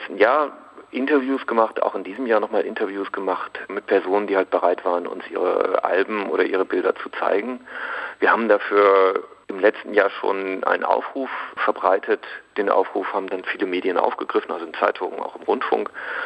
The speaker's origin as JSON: {"language": "German", "region": "West Germany", "country": "Germany", "lives_now": "East Germany", "said": "Ich bin ja selber Westdeutscher, der dann irgendwann nach Ostdeutschland gezogen ist"}